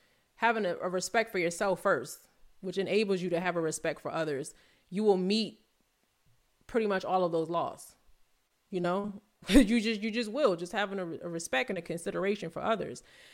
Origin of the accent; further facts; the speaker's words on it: New Jersey, United States; Listen, I'm from North Jersey, right? Growing up, I remember I had to study to get my driver's license.